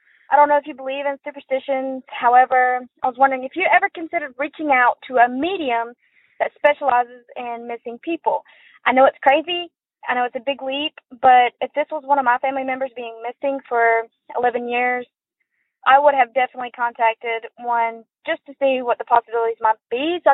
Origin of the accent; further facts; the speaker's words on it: Fitzgerald, Georgia, United States; I grew up in Fitzgerald, Georgia, and I currently live here.